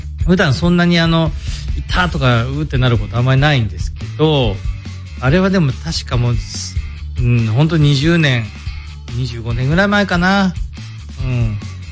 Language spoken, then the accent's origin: Japanese; Toyone, Aichi, Japan; 小さい頃は村なんで、豊根村にいたので、豊根村の奥の方にいたんですけど、